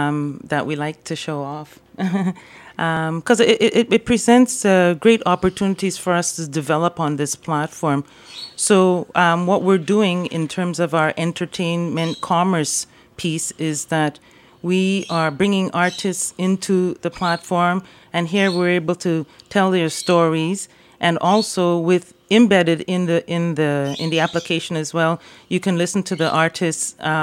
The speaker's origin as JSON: {"language": "English", "town": "Montreal", "region": "Quebec", "country": "Canada", "tie": "born or raised there", "also_born_or_lived": "Trinidad and Tobago", "said": "We are, myself, Oz, and Tony are born Trinidadians. We grew up in Montreal."}